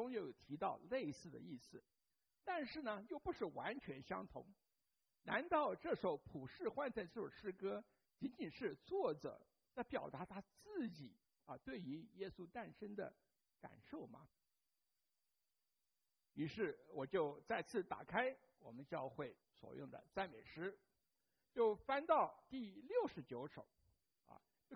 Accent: Taiwan; 那记得我很小的时候，我那时候在台湾长大的

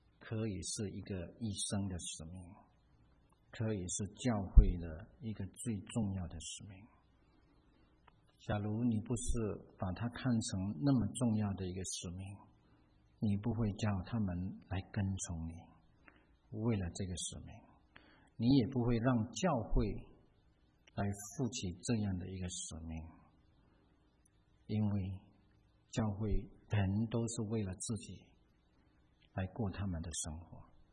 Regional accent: China; 不只是我们中国人，还有其他的人，美国人，其他的亚洲人。

